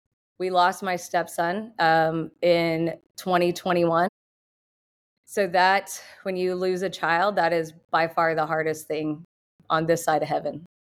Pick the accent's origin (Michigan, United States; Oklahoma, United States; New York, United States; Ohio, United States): Oklahoma, United States; Canton; So obviously I am from Canton, Oklahoma. I was born and raised. My family still lives there.